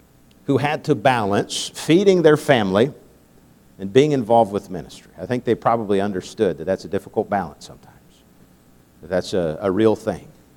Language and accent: English; Beijing, China; growing up in China, you'd think on that far recess of the world that we wouldn't have too many visitors, but it seems that everyone that was going through Asia wanted to stop and see missionary … in Beijing, China.